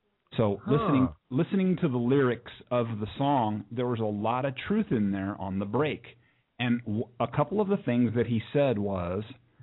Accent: United States; I'm American. I was born here.

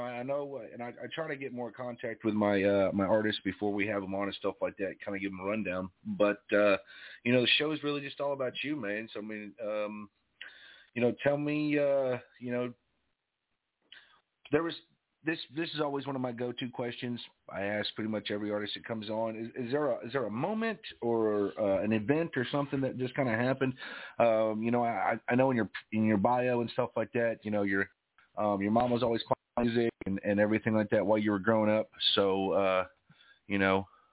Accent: Bradenton, Florida, United States; Well, I'm from Bradenton.

